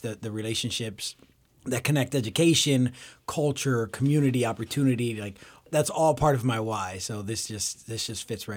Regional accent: Bethlehem, Pennsylvania, United States; I call myself a Bethlehem boy because, you know, I grew up in Bethlehem. I'm a product of the Bethlehem Area School District.

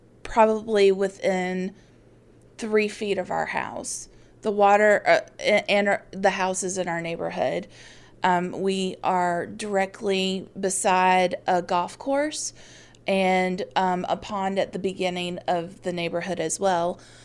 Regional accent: Charlotte, North Carolina, United States; I'm from Charlotte, so we really don't have situations like this happen, really.

